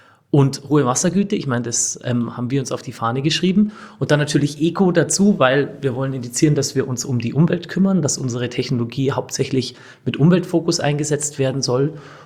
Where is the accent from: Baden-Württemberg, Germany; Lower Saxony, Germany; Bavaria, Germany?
Bavaria, Germany; Also wir kommen alle aus Münchner Westen, Ammersee und die Umgebung. Das heißt, ich war, seitdem ich ein kleines Kind war, eigentlich nur draußen im Wald am See und auf dem Bauernhof.